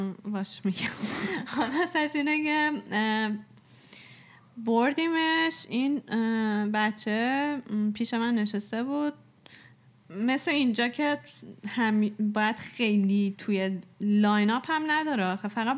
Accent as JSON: {"language": "Persian", "country": "Iran", "said": "براش گفتم که چون ما ایرانیم اینجوری میشه"}